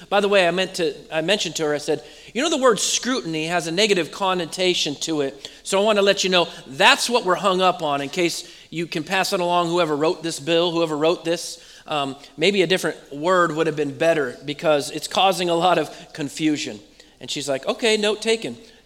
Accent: Oregon, United States; I'm from Oregon. I know y'all didn't grow up with me.

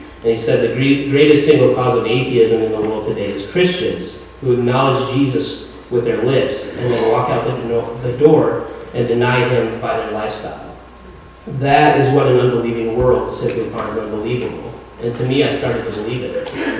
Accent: Cedar Falls, Iowa, United States; So I'm not from this town. I grew up in Cedar Falls.

